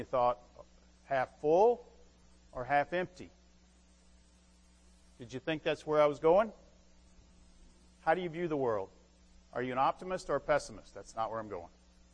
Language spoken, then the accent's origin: English; Alabama, United States; I'm from Alabama. Check.